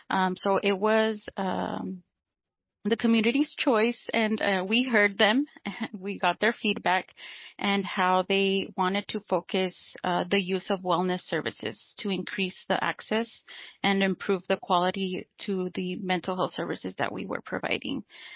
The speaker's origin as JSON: {"language": "English", "region": "California", "country": "United States", "tie": "born or raised there", "said": "Well, I was born and raised here in Imperial Valley."}